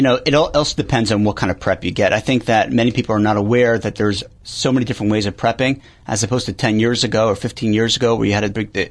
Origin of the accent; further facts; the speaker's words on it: Teaneck, New Jersey, United States; I grew up in Teaneck, New Jersey. And I was lucky enough to grow up in a great neighborhood.